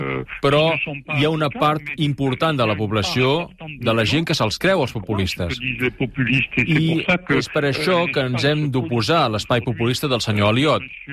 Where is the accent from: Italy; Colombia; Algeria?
Algeria; Catalan is a second language; now in Perpignan, France; Els meus avis el parlaven perfectament el català. Mai no el van ensenyar els meus pares, ni a ells, ni a mi quan era jove a Algèria.